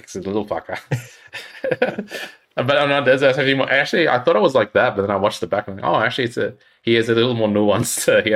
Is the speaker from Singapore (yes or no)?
no; Australia; Is it because I'm Australian? You want to send me Aussie shit?